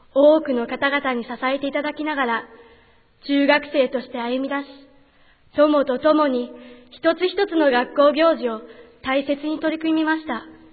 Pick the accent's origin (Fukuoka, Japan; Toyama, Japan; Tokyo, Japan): Toyama, Japan; 心の豊かさを育み、育ててくれる、私のふるさと、富山。